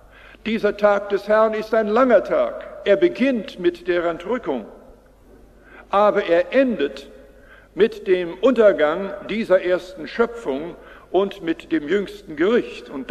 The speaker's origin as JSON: {"language": "German", "country": "Canada", "tie": "born or raised there", "moved": "yes", "said": "Da denke ich an ein Bild aus meiner Jugend. Ich komme aus der Landwirtschaft in Kanada und habe dann auf dem Feld gearbeitet."}